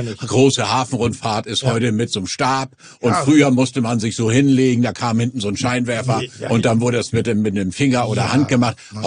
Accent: Stade, Lower Saxony, Germany; born there; In Stade.

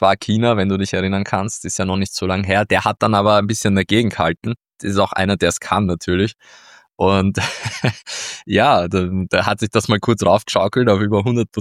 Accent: Austria; Ich sehe es ja auch vor allem als für uns als Europäer oder als Österreicher

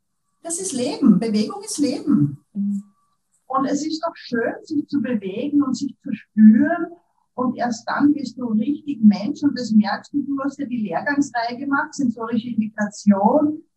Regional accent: Upper Austria, Austria; now in Vienna, Austria; Ich lebe in Wien, bin aus Oberösterreich, aber bin schon lang in Wien

